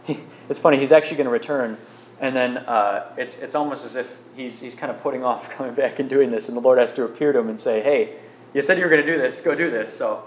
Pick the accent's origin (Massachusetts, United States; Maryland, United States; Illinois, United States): Illinois, United States; Chicago; I come from Chicago area, and the White Sox Stadium used to be, when I was really young, Comiskey Park